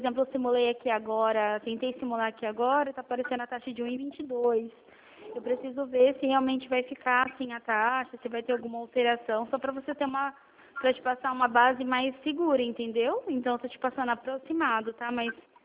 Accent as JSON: {"language": "Portuguese", "town": "Presidente Prudente", "region": "São Paulo", "country": "Brazil", "said": "eu sou daqui de Prudente."}